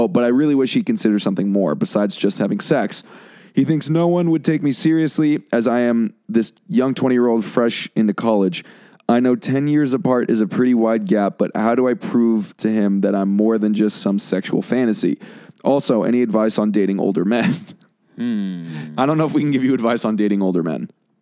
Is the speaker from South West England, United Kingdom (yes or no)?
no; London, United Kingdom; I'm 22 from London.